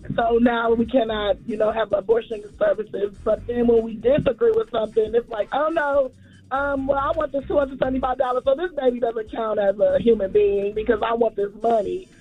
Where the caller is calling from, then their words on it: Atlanta, Georgia, United States; from Atlanta.